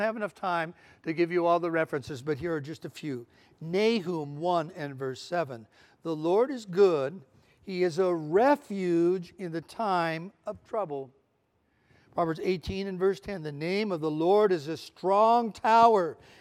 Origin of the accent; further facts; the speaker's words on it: California, United States; I'm from California. We have earthquakes a lot.